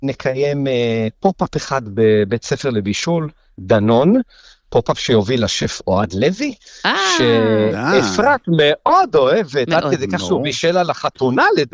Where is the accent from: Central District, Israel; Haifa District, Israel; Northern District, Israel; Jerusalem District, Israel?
Jerusalem District, Israel; Jerusalem; now in Tel Aviv, Israel; אני גם גר בתל אביב, כירושלמי במקור